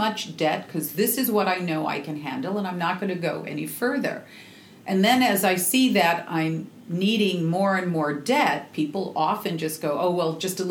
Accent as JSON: {"language": "English", "town": "Seattle", "region": "Washington", "country": "United States", "said": "I'm from the Northwest in Seattle. I go salmon fishing."}